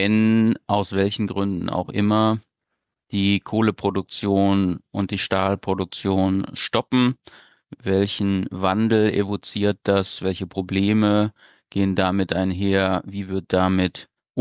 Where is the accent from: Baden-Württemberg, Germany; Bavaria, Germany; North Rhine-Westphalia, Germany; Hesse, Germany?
North Rhine-Westphalia, Germany; Ich bin im Rheinland geboren und aufgewachsen, zur Schule gegangen, habe dann Zivildienst gemacht im Sauerland und bin dann an die Universität zu Köln gegangen